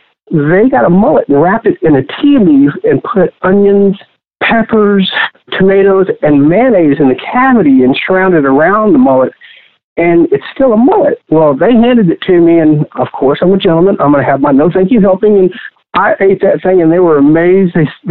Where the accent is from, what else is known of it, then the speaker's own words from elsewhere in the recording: Texas, United States; I was this guy from Texas that we would pound meat and make chicken fried steaks